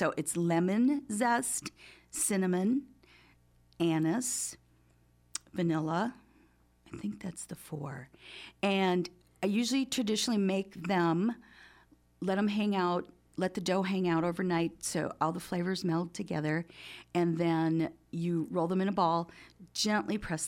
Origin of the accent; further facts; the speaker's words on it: Wisconsin, United States; moved away as an adult; When I grew up in Wisconsin and I left at 18, it was lake perch, panfish, which is really, really good.